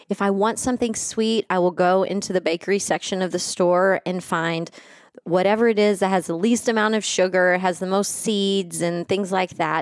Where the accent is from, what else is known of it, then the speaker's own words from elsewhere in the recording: Texas, United States; Well, in hell, where I grew up in West Texas in the 80s, I mean, everything's in a box.